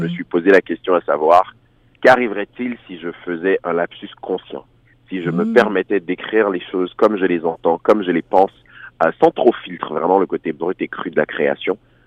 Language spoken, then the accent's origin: French; Côte d’Ivoire; born there; je suis né en Côte d'Ivoire, je suis originaire du Togo